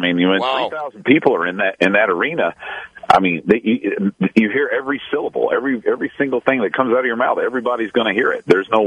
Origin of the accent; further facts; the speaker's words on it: Owensboro, Kentucky, United States; down at Kentucky Wesleyan where I grew up in Owensboro.